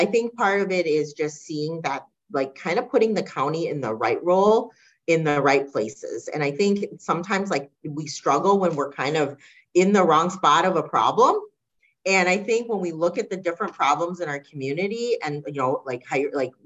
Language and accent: English; Hong Kong; moved away; We were from Hong Kong. We immigrated from Hong Kong ahead of kind of the communist sort of transfer over to power back to China at the time. This was back in very, very late 70s. It was 79 when we came.